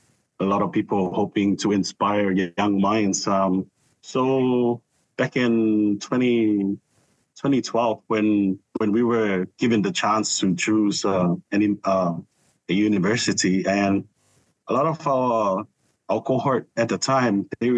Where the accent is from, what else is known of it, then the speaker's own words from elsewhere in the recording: Samoa; English is a second language; Yeah, I grew up in Samoa. So I was born and raised here in the islands of Samoa.